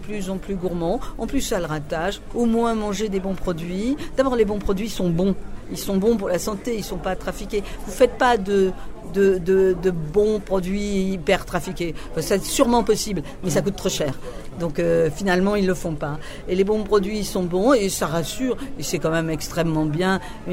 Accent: France; Je ne suis pas corse, je suis basque.

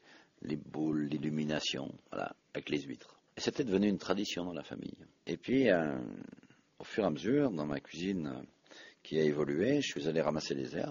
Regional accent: Auvergne-Rhône-Alpes, France; Pourquoi parler de l'huître alors que l'on est savoyard? On n'a pas d'eau salée dans nos lacs.

